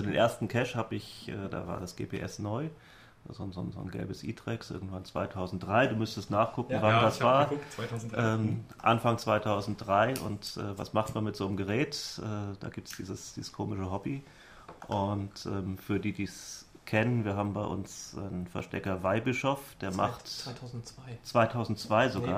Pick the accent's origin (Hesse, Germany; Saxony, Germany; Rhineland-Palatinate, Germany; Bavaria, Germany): Hesse, Germany; Ich komme aus dem Taunus, für die, die es nicht kennen, nördlich von Frankfurt, Rhein-Main-Gebiet, Hessen, Deutschland.